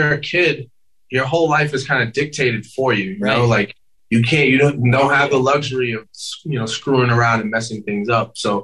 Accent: Hempstead, New York, United States; Hempstead, Long Island.

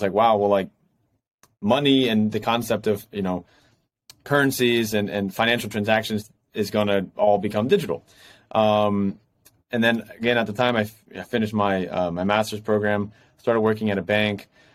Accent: United States; also born or lived in Madrid, Spain; now in Hong Kong; So I'm from the States originally. I've been in Asia. I'm based in Hong Kong currently. Been in Asia for about 7-8 years now.

